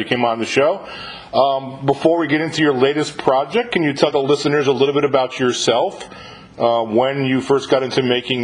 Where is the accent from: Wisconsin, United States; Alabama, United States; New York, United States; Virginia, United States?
New York, United States; accent: New York; I'm from New York originally, so I have a little bit of a New York accent. I live in the South, but I live in the South now